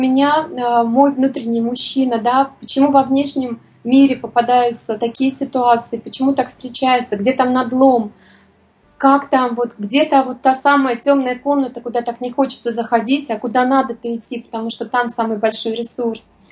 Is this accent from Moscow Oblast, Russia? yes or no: yes; Moscow Oblast, Russia; Вот я росла в Подмосковье и в военном городке